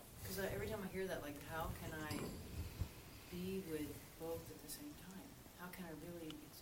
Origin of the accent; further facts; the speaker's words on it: Montana, United States; I grew up near Yellowstone Park